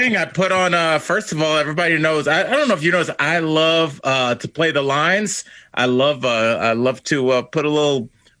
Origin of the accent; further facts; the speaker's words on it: Ohio, United States; I'm from Northeast Ohio. Shout out Cleveland.